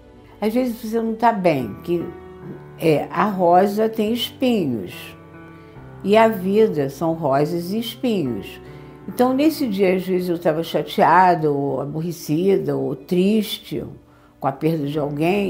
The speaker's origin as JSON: {"language": "Portuguese", "region": "Rio de Janeiro", "country": "Brazil", "lives_now": "Teresópolis, Brazil", "said": "Eu sou do Rio, sou carioca, eu nasci na Tijuca e trabalhei e estudei no Rio de Janeiro. E eu, quando eu me aposentei, eu vim morar em Teresópolis"}